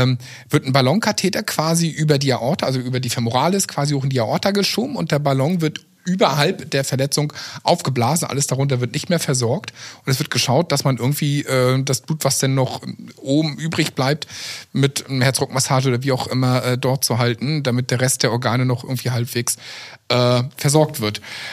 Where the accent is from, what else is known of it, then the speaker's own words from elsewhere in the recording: Italy; Guck mal, als Italiener, ne?